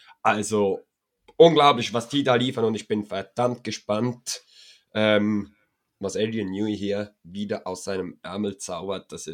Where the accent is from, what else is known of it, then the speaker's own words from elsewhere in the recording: Switzerland; Also ich muss auch sagen, auch ich als Schweizer